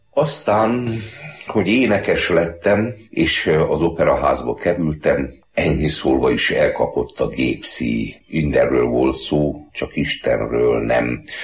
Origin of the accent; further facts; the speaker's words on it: Budapest, Hungary; born there; 1948-ban születtem Budapesten. Édesapám erdélyi ember, később aztán a sorsomat ez eléggé meghatározta.